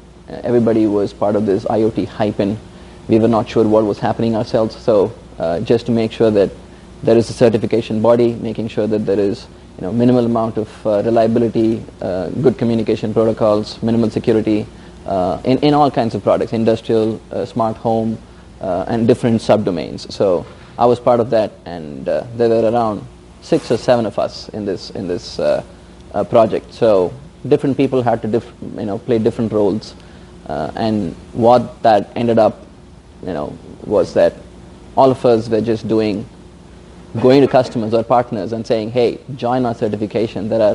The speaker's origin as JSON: {"language": "English", "town": "Chennai", "region": "Tamil Nadu", "country": "India", "moved": "as an adult", "lives_now": "United States", "said": "I am from Chennai. I went to undergrad in India."}